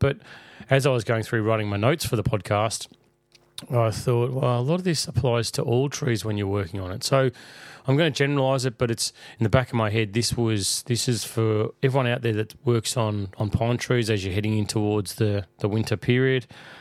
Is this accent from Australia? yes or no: yes; Melbourne, Victoria, Australia; In the Southern Hemisphere, where I'm from, in Melbourne, Australia